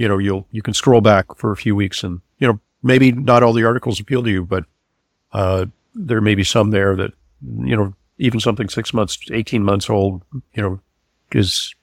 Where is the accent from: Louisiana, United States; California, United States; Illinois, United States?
California, United States; I was a kid from California, and I didn't have a winter coat